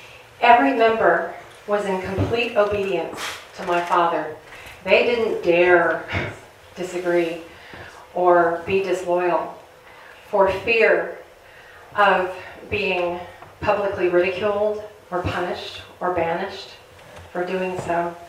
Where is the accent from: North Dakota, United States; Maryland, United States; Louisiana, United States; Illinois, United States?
Illinois, United States; Well, I grew up outside of Chicago